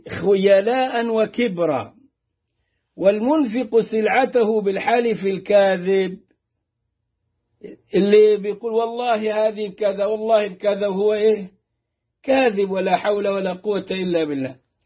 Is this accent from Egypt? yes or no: yes; Upper Egypt, Egypt; كنا نراها عندنا في الصعيد